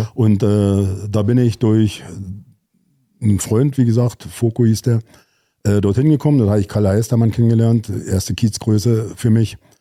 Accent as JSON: {"language": "German", "region": "eastern Germany", "country": "Germany", "moved": "as an adult", "said": "ich bin ja Ossi"}